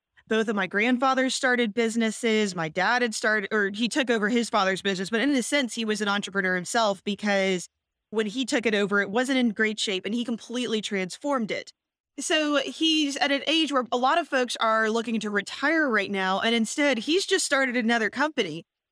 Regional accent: Houston, Texas, United States; also born or lived in Virginia; So I'm born and raised in Houston. I knew that I really did want to come back to Texas. I'd been living in Virginia for 7 years.

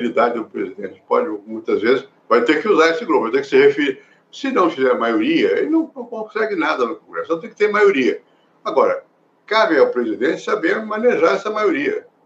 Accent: Rio de Janeiro, Brazil; born there; eu nasci no Rio, sou paulista, minha mãe é amazonense, meu pai é do Paraná, meus avós são de Goiás.

